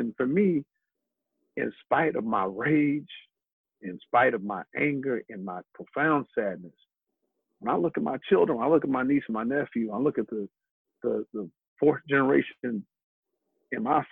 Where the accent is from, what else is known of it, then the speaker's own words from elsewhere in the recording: St. Louis, Missouri, United States; the youth in the community around the places I grew up in St. Louis